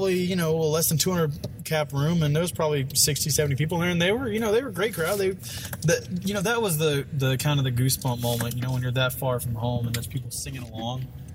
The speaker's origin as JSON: {"language": "English", "town": "Waco", "region": "Texas", "country": "United States", "tie": "born or raised there", "said": "So I grew up in Waco, Texas, and I made my way out west to Lubbock to go to Texas Tech."}